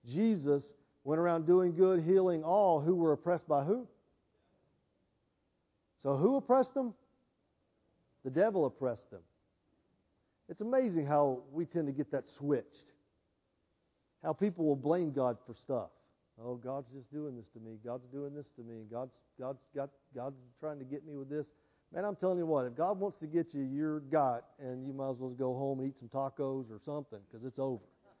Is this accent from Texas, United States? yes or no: no; Mississippi, United States; I'm from Mississippi.